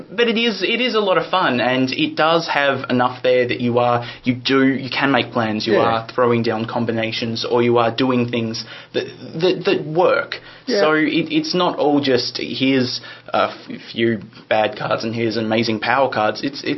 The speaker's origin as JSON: {"language": "English", "town": "Stanley", "region": "Tasmania", "country": "Australia", "said": "originally I'm from Stanley way and Northwest Coast of Tassie. Mm. I originally came down here for college."}